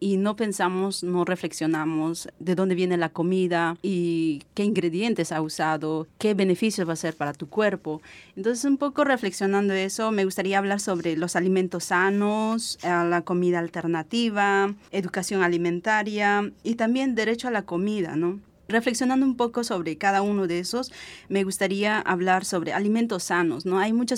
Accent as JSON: {"language": "Spanish", "country": "Peru", "tie": "born or raised there", "moved": "yes", "said": "por ejemplo, en mi pueblo allá en Perú, usualmente nosotros producimos nuestro propio alimento y cocinamos también nosotros mismos."}